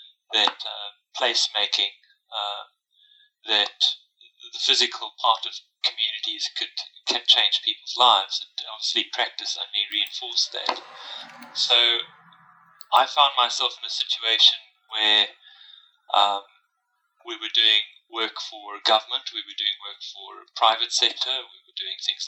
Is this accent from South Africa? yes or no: yes; South Africa; I'm South African. I grew up with living in a world where there was rich and poor living in very close proximity.